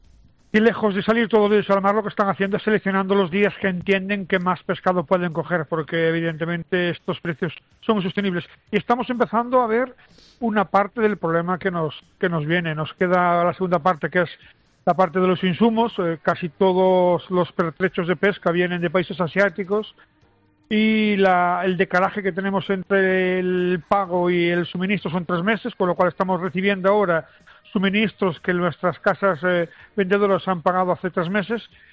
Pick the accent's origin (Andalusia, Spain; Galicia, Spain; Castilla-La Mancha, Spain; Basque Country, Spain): Galicia, Spain; Burela; desde Burela, que es mi pueblo, por ejemplo, en el norte de Lugo, en Galicia